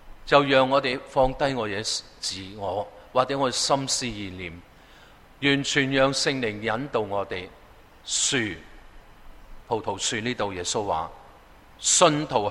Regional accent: Guangdong, China; 因为广东话圣经大部分我是广东人的，一读入去好知道个意思。

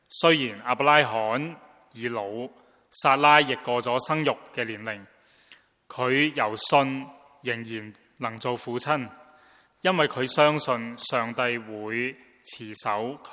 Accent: China; 亦都是好像我们中国人有时候说，坐这山就望那山就怎样

